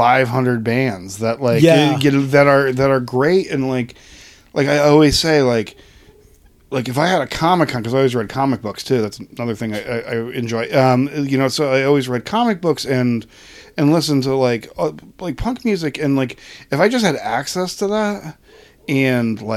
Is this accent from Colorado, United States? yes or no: yes; Colorado, United States; also born or lived in East Coast; I lived in a rural town, and we would have to, I'm originally from the East Coast, but we were living in rural Colorado, and, like, we would have to, like, drive down to the city